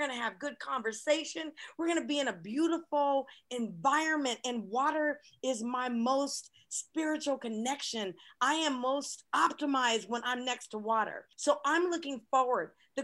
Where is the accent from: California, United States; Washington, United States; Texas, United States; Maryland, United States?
California, United States; I'm native Californian and I'm proud of that. I was born in California. I've been in California all my life.